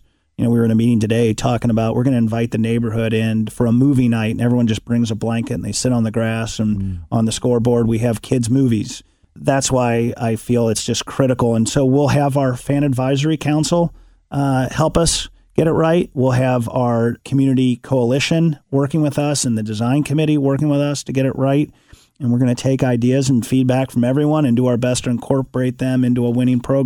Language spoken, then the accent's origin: English; Westwood, United States; because we want those kids to have a better experience growing up in their neighborhood like I had growing up in Westwood.